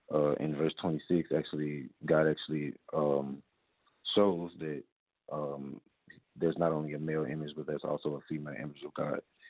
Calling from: Boston, Massachusetts, United States; I'm actually calling from Boston, Massachusetts.

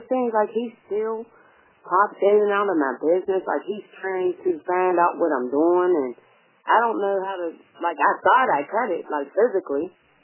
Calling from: Pittsburgh, Pennsylvania, United States; This is Pittsburgh, Pennsylvania.

